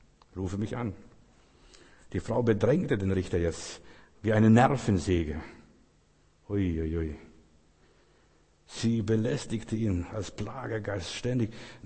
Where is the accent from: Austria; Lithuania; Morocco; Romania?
Lithuania; Zu uns in Russland, Litauen, wo ich aufgewachsen bin, da kamen ständig Bettler.